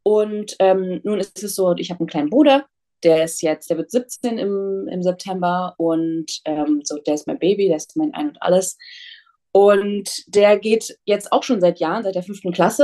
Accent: Halle, Saxony-Anhalt, Germany; moved away as an adult; now in Berlin, Germany; ich bin in Halle-Saale aufgewachsen. Ich wohne jetzt in Berlin und bin 2018 auch so schnell ich konnte nach Berlin gezogen. Ich bin in Halle auf ein Gymnasium gegangen.

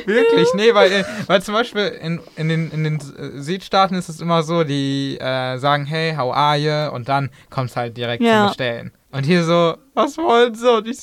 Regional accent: Germany; accent: German; ich hatte auch immer einen deutschen Akzent.

